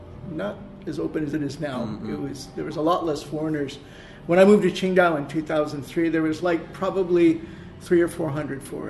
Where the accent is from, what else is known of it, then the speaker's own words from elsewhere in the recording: Massachusetts, United States; I was a educator in my home state, and back in the United States of America. That was Massachusetts.